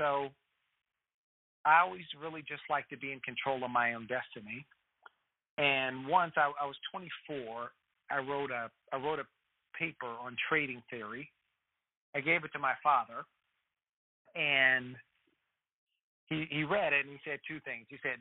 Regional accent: Wichita, Kansas, United States; I grew up in Wichita, Kansas, and they just gave me certain rules to follow

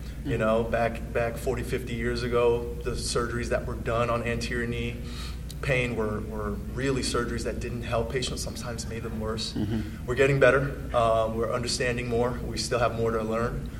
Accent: New York City, New York, United States; also born or lived in Houston; I'm actually from Houston. I was born in Herman Hospital, back when it was called Herman Hospital. Moved to New York when I was about four with my family.

